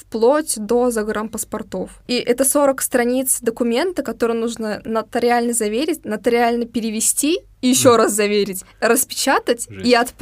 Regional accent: Naberezhnye Chelny, Tatarstan, Russia; Я с города Набережной Челны, с Республики Татарстан, как моногород, наверное, считается у нас.

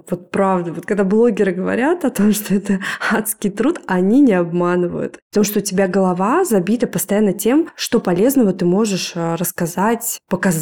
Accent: Moscow, Russia; И мы из Москвы.

